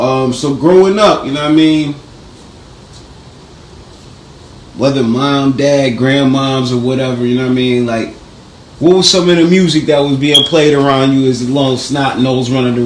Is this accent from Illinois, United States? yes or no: no; New York, United States; Oh man, oh man, I'm from Delavan, NYO.